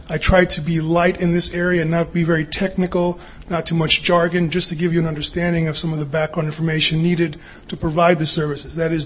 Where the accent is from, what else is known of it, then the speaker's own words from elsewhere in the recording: New York, United States; first language Greek; English is a second language; I have trouble growing up in New York speaking slow sometimes. Καλώς ήρθατε, εύχομαι καλή ώρα και να μάθουμε κάτι that's welcome. It's Greek, my first language.